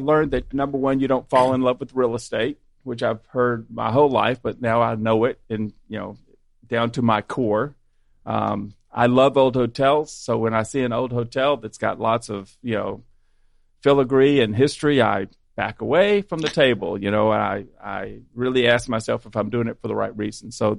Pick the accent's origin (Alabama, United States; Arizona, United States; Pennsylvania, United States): Alabama, United States; Birmingham; I mean, I'm from Birmingham